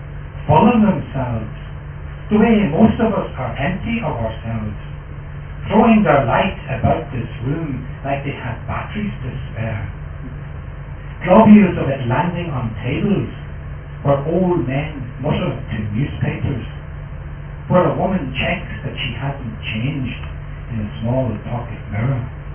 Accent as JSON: {"language": "English", "town": "Dundalk", "region": "Leinster", "country": "Ireland", "tie": "born or raised there", "said": "And it's set in my hometown of Dundalk, and some of the street names I mentioned are the street names of Dundalk."}